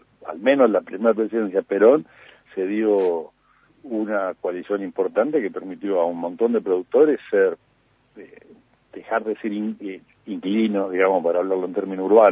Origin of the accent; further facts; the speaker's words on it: Pergamino, Buenos Aires Province, Argentina; yo soy de Pergamino.